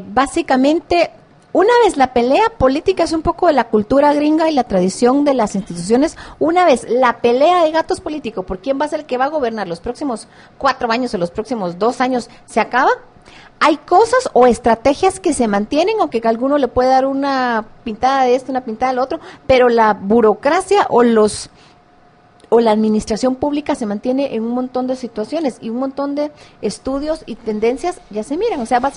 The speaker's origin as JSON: {"language": "Spanish", "country": "Guatemala", "also_born_or_lived": "Netherlands"}